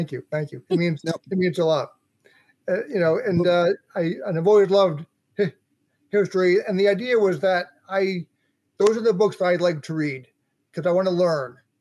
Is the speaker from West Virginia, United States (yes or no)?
no; New Jersey, United States; I'm from New Jersey, and I've always loved reading as a kid